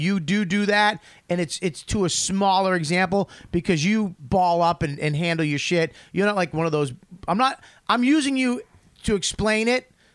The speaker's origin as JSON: {"language": "English", "country": "Australia", "said": "I'm not fucking white. I'm Australian."}